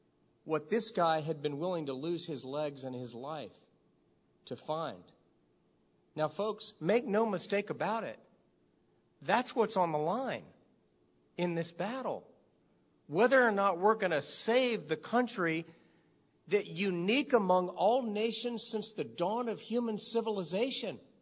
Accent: Miami, Florida, United States; I remember when I was growing up in Miami, Florida.

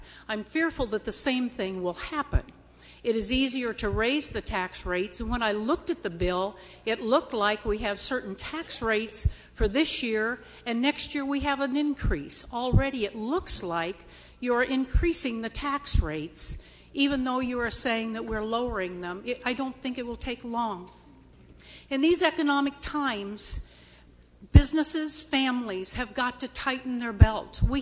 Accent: Ottumwa, Iowa, United States; I'm from Ottumwa, Iowa.

